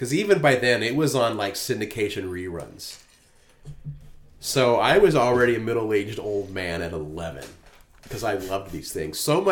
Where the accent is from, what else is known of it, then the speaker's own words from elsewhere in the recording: San Bernardino, California, United States; born there; I was born in San Bernardino.